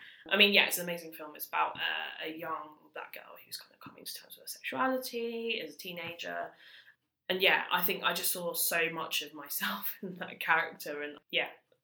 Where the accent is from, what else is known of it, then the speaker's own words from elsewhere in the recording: London, United Kingdom; I'm from London